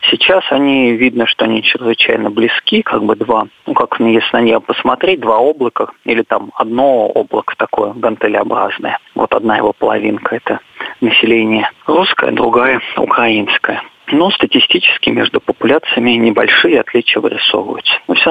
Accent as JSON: {"language": "Russian", "country": "Russia", "said": "я себя считаю русским"}